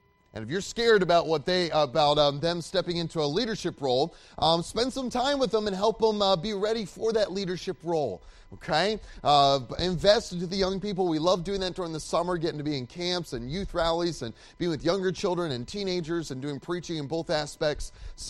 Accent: Wisconsin, United States; She's from Tennessee and I'm from Wisconsin, and so we're from different places.

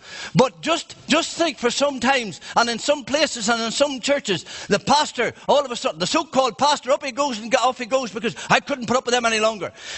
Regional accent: Monaghan, County Monaghan, Ireland; I was in Monaghan yesterday in my hometown

